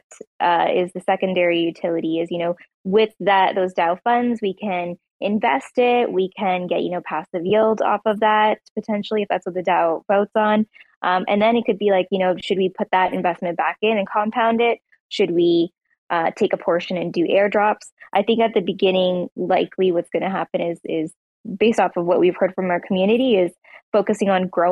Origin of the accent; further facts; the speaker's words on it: Ontario, Canada; now in Mexico; we are all from Ontario, Canada. We all met online, though, interestingly enough, even though we were like grew up like an hour or two from each other.